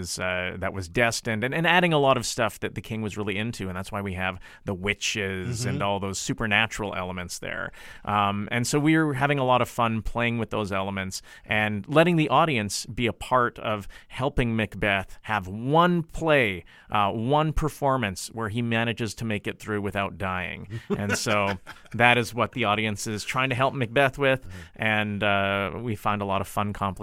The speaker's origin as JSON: {"language": "English", "town": "Winnipeg", "region": "Manitoba", "country": "Canada", "said": "So myself, I come from Winnipeg, and then have been working as the co-artistic director of Vancouver's Instant Theatre until last year."}